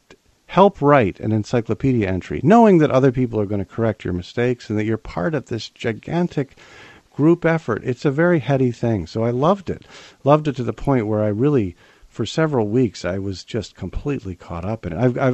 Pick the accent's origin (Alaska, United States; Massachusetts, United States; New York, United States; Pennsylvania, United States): New York, United States; Rochester; born there; Well, I think it just said that I was born in Rochester, New York, or born in.